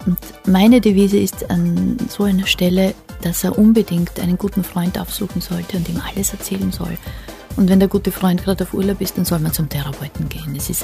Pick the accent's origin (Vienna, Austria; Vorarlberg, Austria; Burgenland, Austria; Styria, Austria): Styria, Austria; Graz; ich bin ja so eine kleine Reiseführerin durch meine Heimatstadt Graz